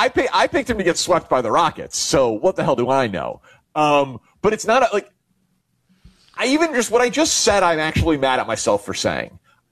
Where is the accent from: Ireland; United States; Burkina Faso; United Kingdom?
United States; Chicago, Illinois; I grew up in Chicago in the 90s.